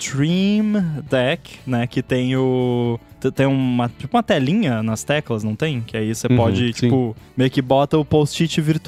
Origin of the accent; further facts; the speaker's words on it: Rio Grande do Sul, Brazil; now in Florianópolis, Brazil; é melhor eu ir lá no Rio Grande do Sul, lá na minha cidade natal